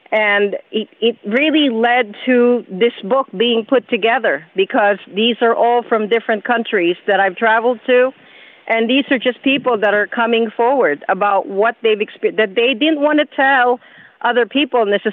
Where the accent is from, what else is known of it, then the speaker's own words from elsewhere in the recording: Philippines; from where I grew up in the Philippines, which is my native country of origin, to the present time